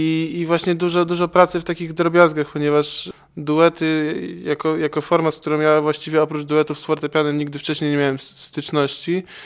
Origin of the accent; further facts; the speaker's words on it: Bydgoszcz, Kuyavian-Pomeranian Voivodeship, Poland; Tak, tak, jestem bydgoszczaninem, także przyjeżdżanie do domu na próby było dla mnie przyjemnością.